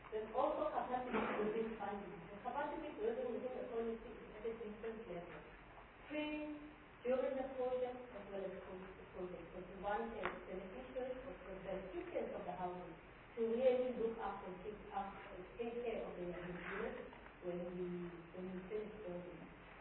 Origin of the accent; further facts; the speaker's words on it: South Africa; We come from far and far and being creative as South African.